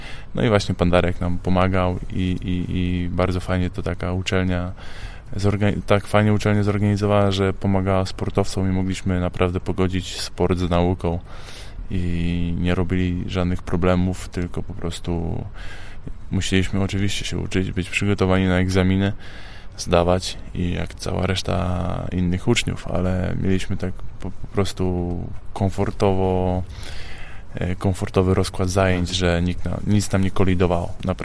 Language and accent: Polish; Gdynia, Pomeranian Voivodeship, Poland; Moja cała rodzina została w Gdyni. Jestem z Gdyni, także będę tutaj sam.